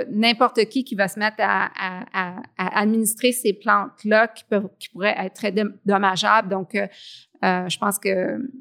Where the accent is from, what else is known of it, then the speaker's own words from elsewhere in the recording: Quebec City, Quebec, Canada; J'ai grandi à Québec en partie, oui.